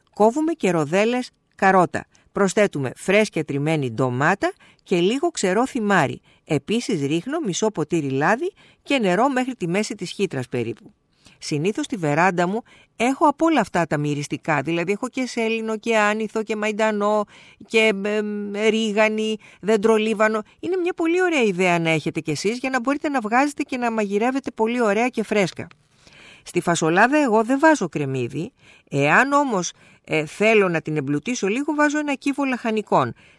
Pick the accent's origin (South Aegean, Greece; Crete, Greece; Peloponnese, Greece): Peloponnese, Greece; εγώ το άκουσα για πρώτη φορά από τη μαμά μου στο χωριό μου, στην Γορτινία.